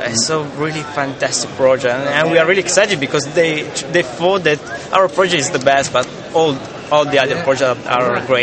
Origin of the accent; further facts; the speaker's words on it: Turin, Piedmont, Italy; English is a second language